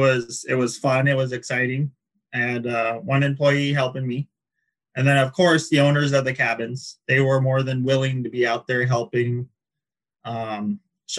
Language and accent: English; Palmer, Alaska, United States; Yes, I was born and raised here in Palmer, Alaska.